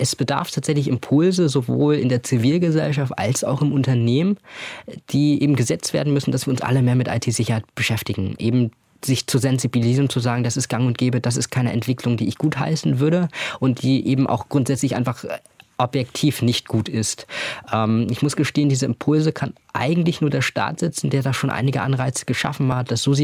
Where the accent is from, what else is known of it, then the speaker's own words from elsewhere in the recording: Germany; now in Hannover, Germany; ich komme aus dem Umland von Hamburg, wir sind dann nach Hannover gezogen, große Stadt.